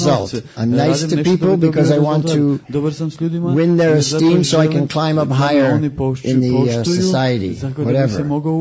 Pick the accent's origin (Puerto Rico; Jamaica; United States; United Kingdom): United Kingdom; England; born there; also born or lived in Canada; I am not American, okay? I was born in England. And educated in Canada.